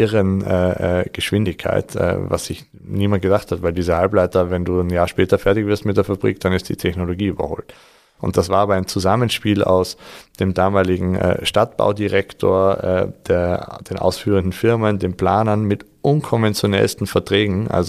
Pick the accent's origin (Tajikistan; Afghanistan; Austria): Austria; ich bin ja Österreicher, man hört